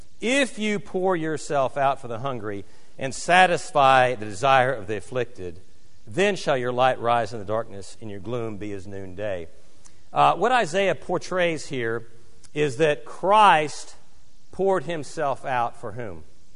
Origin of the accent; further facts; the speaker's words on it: United States; I'm an American. I want property.